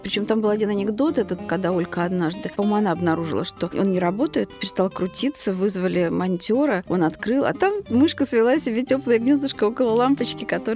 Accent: Vologda, Vologda Oblast, Russia; born there; Я родилась в Вологде, куда мои родители поехали по распределению после ленинградской аспирантуры еще аж в 49-м году. … пришел с фронта без ноги.

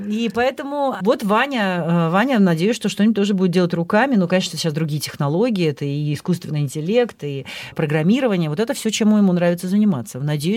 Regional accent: Kirovsk, Leningrad Oblast, Russia; Я надеюсь, что в моем родном городе Кировске все-таки будет каток

